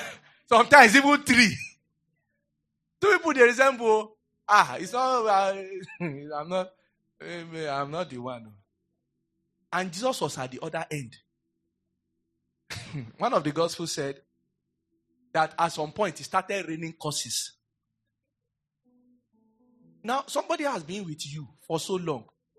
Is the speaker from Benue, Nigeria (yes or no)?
yes; Benue, Nigeria; Yeah, say, you will know that I'm from Idoma. You will know. I will tell you. See, Idoma people, eh?